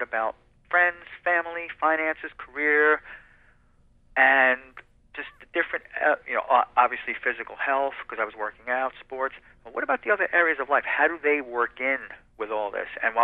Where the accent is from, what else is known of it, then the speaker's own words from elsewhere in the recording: New Jersey, United States; also born or lived in New York / Florida; now in South Carolina, United States; I was born in New York. I moved out of there when I was a year and a half, lived mostly in New Jersey, and I lived for 9 years in Florida. Now I'm in South Carolina.